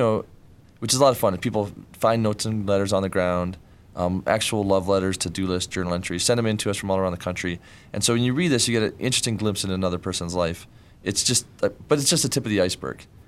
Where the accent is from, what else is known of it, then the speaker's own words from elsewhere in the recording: Ann Arbor, Michigan, United States; also born or lived in Ypsilanti; You know, I grew up in Ann Arbor and Ipsy, but 20 minutes any direction, you'll see towns like Medora.